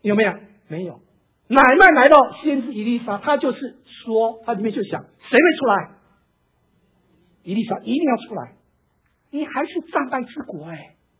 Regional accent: China

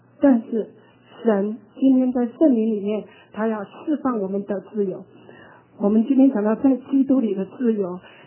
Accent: China; 因为我们中国人的传统那个环境的塑造，使我们就是不会自由的表达爱

